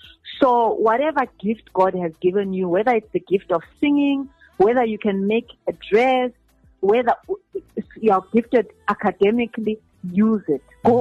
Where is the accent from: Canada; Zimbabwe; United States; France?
Zimbabwe; I'm originally from Zimbabwe.